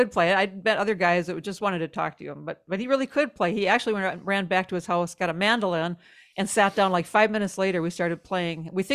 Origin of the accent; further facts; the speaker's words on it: Minnesota, United States; So I'm from Minnesota, where we live now